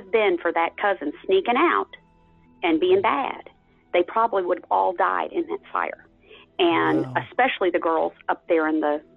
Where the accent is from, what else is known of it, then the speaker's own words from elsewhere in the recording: Texas, United States; But I was raised in Texas, but my grandmother, had a sister in New Jersey.